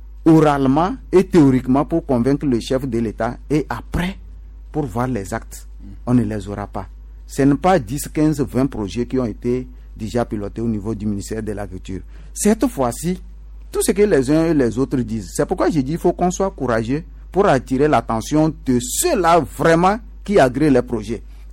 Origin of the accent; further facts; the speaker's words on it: Kara, Togo; born there; Nous, on est nés dans la Kara